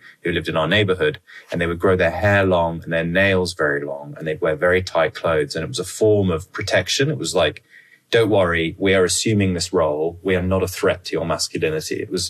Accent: United Kingdom; But as a British person, when you're abroad, you're assumed to know everything about it.

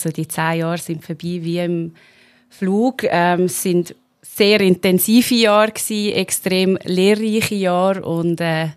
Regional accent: Richterswil, Zurich, Switzerland; in Richterswil, an dem Ort, wo ich aufgewachsen bin, an dem Ort, wo ich lebe

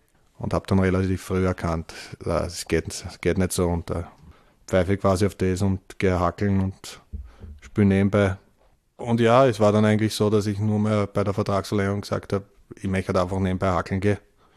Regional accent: Vienna, Austria

